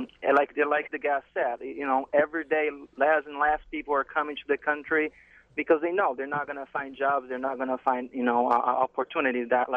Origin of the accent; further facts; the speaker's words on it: Brazil; English is a second language; moved away as an adult; now in United States; I'm actually from Brazil. I came actually myself 7 years ago with a working visa.